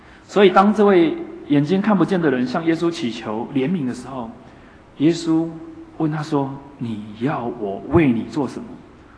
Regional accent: Taiwan; 那我们台湾人说吃什么补什么

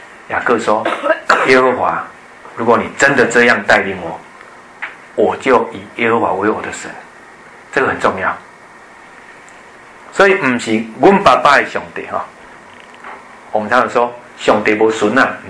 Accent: Taiwan; 我们台湾人都像这样

